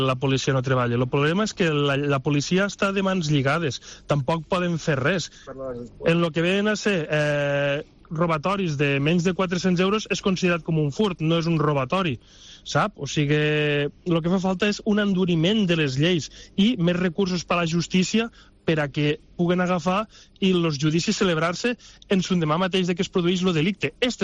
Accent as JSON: {"language": "Catalan", "region": "Catalonia", "country": "Spain", "said": "al meu poble, al Canà, un poble que al nucli urbà vivim 6.000 persones, un poble de gent pagès, de gent treballadora."}